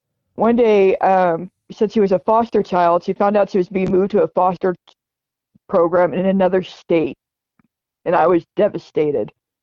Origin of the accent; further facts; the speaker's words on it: Albany, New York, United States; or I grew up in Albany, was like a giant mansion